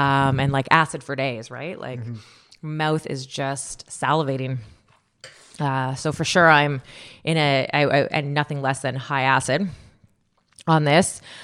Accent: Canada; I'm Canadian.

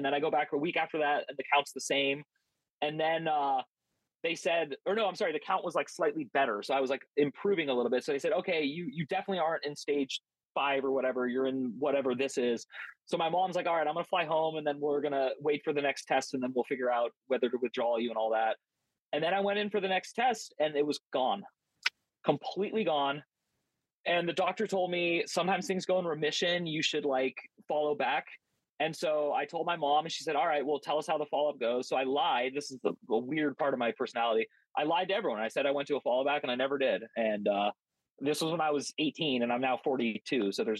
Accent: California, United States; moved away as an adult; But within about a month, I realized I'm a weirdo from California. I don't fit in. I have no friends. I had the best group of friends ever in California.

